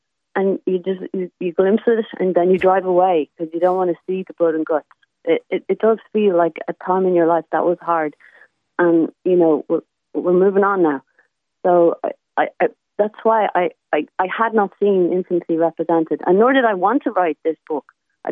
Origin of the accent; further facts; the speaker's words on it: Ireland; And as an Irish person, Irish writers are reared on Joyce.